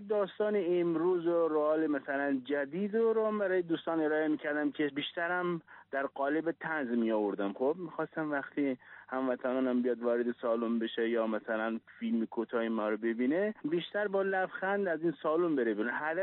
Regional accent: Mazar-i-Sharif, Balkh, Afghanistan; born there; در مزار شریف به دنیا آمدم.

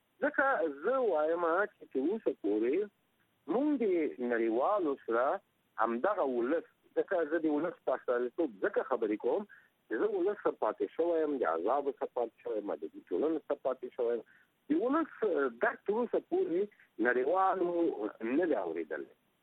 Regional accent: Afghanistan; زه افغان یم، ما کې مشکل شته، یا کم سواد یم یا بې سواد یم

